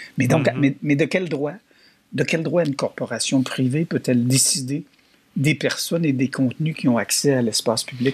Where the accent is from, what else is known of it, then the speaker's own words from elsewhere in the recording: Quebec, Canada; chez nous au Québec